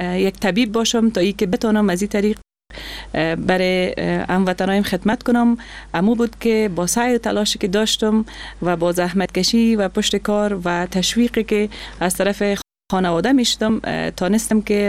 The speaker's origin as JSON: {"language": "Persian", "country": "Afghanistan", "tie": "born or raised there"}